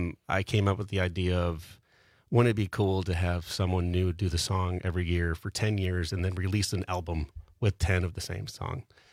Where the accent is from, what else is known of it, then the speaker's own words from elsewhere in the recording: Pewaukee, Wisconsin, United States; Yeah, I came from Pewaukee, yeah.